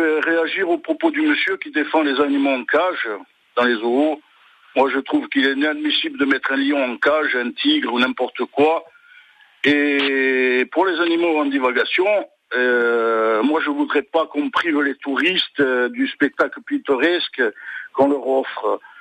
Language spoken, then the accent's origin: French; Senegal; born there; Moi je suis né au Sénégal et je suis pas sénégalais, on m'a pas donné la nationalité.